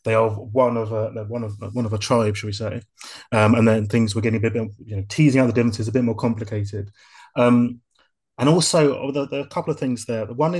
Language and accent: English; London, United Kingdom; I come from the East End of London, and I'm going to say three thinkers as if they both begin with F.